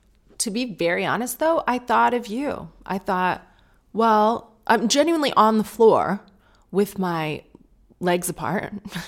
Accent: United Kingdom; But now I'm being polite. I'm being British.

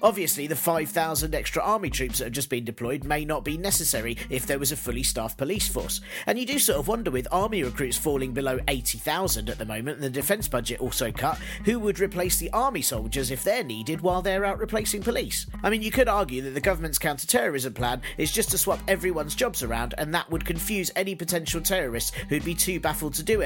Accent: London, United Kingdom; "So, I'm from London,"

